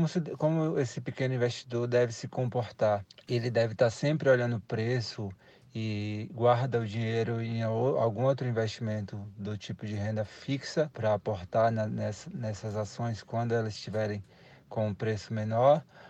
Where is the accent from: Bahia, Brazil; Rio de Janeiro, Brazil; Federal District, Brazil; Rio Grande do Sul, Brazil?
Bahia, Brazil; Feira de Santana; eu sou da cidade de Feira de Santana, na Bahia.